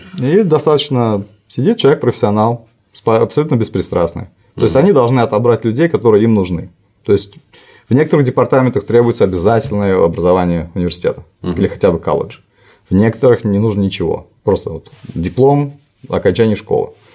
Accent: Samara, Samara Oblast, Russia; Я из Самары, мы дрались.

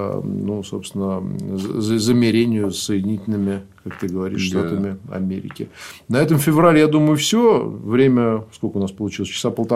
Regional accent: Moscow, Russia; Это же мой район фактически. Я в Крылатском. Ну, в Кунцево я вырос, а жил в Крылатском много раз.

